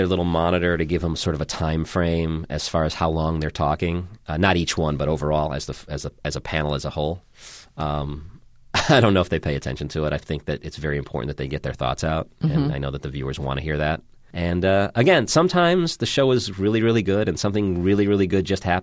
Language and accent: English; Scotland, United Kingdom; accent: Scottish; you don't want to hear my Scottish accent.